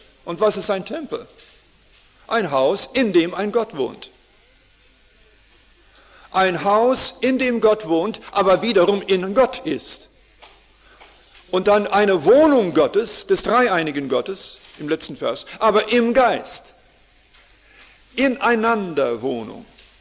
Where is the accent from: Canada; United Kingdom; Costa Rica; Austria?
Canada; Bei uns in Kanada konnte man früher, heute wird schon mit anderem Material mal gebaut, aber Holzhäuser konnten ohne weiteres vom Fundament weggenommen werden